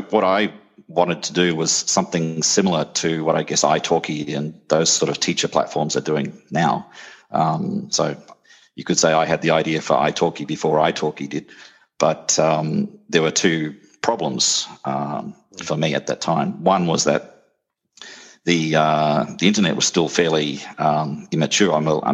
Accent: Australia; now in Japan; I'm from Australia

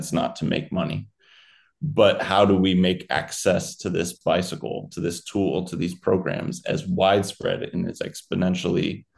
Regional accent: Chicago, Illinois, United States; I grew up here in Chicago.

